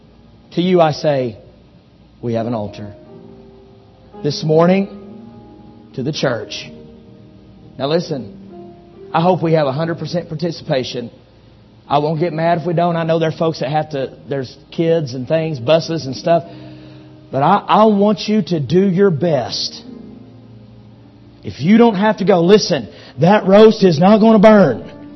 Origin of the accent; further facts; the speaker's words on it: Oklahoma, United States; You forgive me, I'm from Oklahoma.